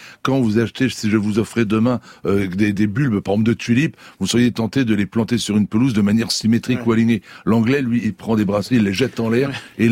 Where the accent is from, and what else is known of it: France